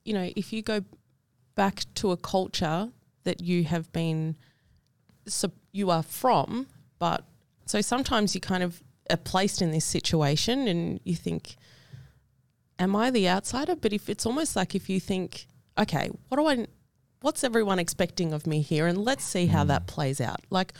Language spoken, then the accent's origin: English; Kiribati; now in Australia; I'm here as an Australian representative but as a kiribati writer.